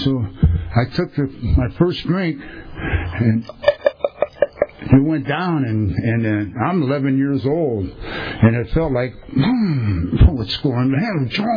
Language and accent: English; San Pedro, California, United States; So I was raised in San Pedro, you know. My dad was a commercial fisherman.